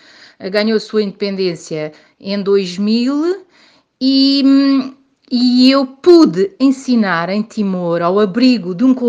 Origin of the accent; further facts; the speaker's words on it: Estremoz, Alentejo, Portugal; born there; voltar ao Alentejo, que é esta região de onde eu também sou originária, eu nasci em Estremoz